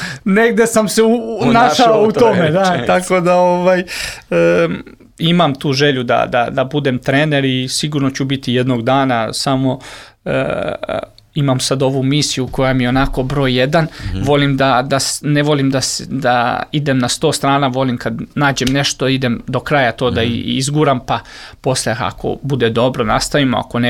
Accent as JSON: {"language": "Serbian", "town": "Loznica", "region": "Šumadija and Western Serbia", "country": "Serbia", "tie": "born or raised there", "said": "jer sam maltene isto vremena proveo u Loznici i u radu."}